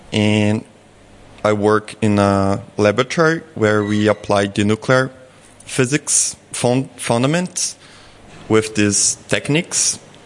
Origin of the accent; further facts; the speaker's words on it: Brazil; English is a second language; moved away; So I came from Brazil, and I am now doing my PhD research